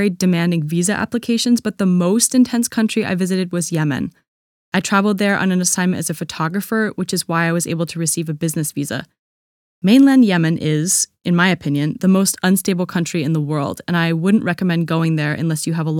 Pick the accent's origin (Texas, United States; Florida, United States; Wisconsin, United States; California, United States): California, United States; I'm a 21-year-old woman from a small town in Northern California